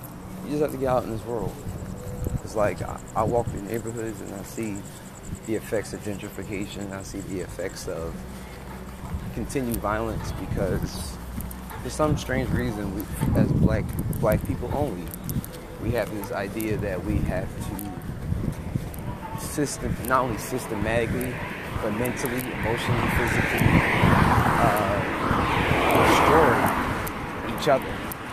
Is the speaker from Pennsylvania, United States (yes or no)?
yes; Philadelphia, Pennsylvania, United States; How you doing? … from Philadelphia.